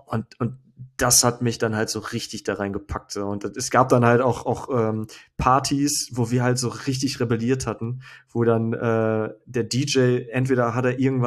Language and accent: German; North Rhine-Westphalia, Germany; Ich bin ja groß geworden am Niederrhein in einem relativ katholischen Ort.